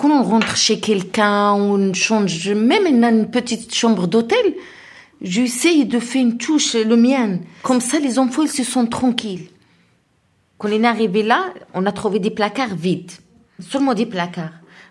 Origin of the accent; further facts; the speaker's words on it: Morocco; born there; French is a second language; moved away; also born or lived in Italy / Spain; j'ai 37 ans, je suis née au Maroc, je suis mère de 3 enfants. Moi, je viens de l'Italie. J'ai passé en Italie 19 ans. J'étais arrivée en Italie en 1997.